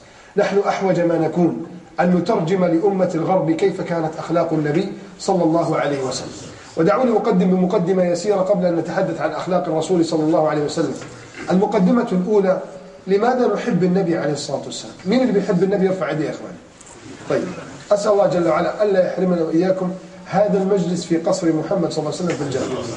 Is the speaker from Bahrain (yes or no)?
no; Egypt; عندنا في مصر